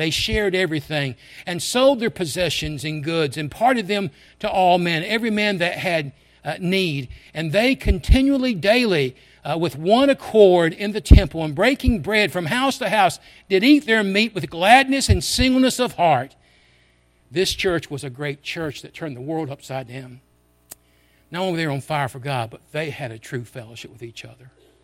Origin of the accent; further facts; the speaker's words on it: Memphis, Tennessee, United States; I came from Memphis. It's a big city. I like a big city.